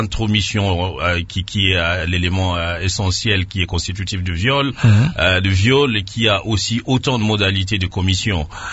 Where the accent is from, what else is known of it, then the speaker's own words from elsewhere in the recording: Bunia, Ituri, DR Congo; c'est des cas qui sont arrivés ici chez nous à Bounia et en tout cas dans la partie est de la République démocratique du Congo